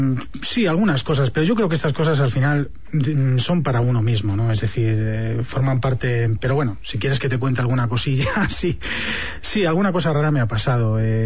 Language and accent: Spanish; Madrid, Community of Madrid, Spain; born there; No, yo nací en Madrid.